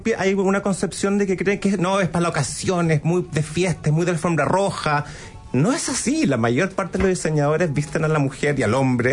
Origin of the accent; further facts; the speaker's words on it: Punta Arenas, Magallanes, Chile; A ver, yo soy de Punta Arena.